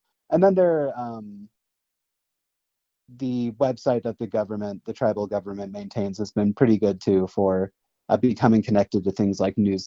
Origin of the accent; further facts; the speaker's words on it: Olathe, Kansas, United States; I grew up in Olathe, Kansas. It's kind of a suburb of Kansas City.